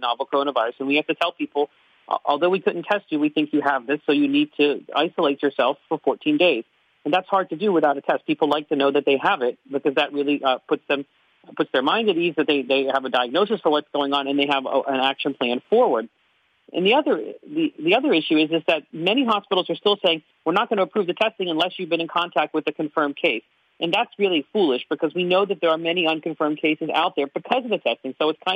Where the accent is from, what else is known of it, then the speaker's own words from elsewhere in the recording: Pittsburgh, Pennsylvania, United States; I know, for example, in my hometown of Pittsburgh, Quest has partnered with a private infectious disease doctor